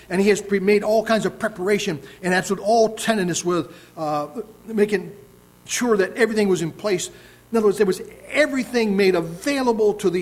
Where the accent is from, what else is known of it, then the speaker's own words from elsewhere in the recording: Bridgton, Maine, United States; I remember as a kid growing up in Bridgeton, Maine